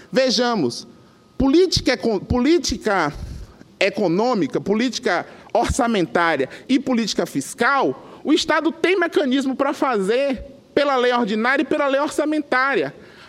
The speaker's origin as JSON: {"language": "Portuguese", "town": "Feira de Santana", "region": "Bahia", "country": "Brazil", "tie": "born or raised there", "said": "em Feira de Santana, onde eu nasci e fui criado"}